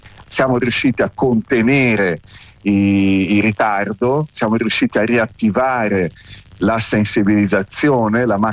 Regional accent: Tuscany, Italy; se noi siamo toscani

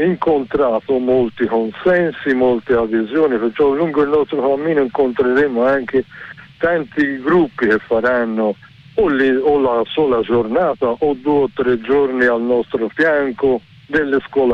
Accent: Vicchio, Tuscany, Italy; visto che noi siamo di Vicchio

